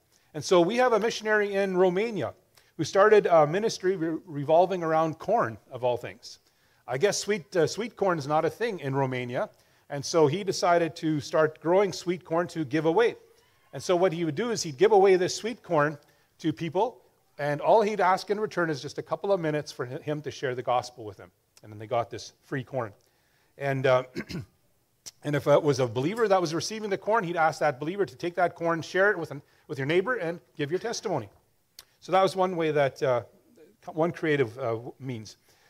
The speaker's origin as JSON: {"language": "English", "town": "Blumenort", "region": "Manitoba", "country": "Canada", "said": "So I'm from Blumenort, as I mentioned. I was a pastor there in the Blumenort Community Church for a number of years, 18 years almost."}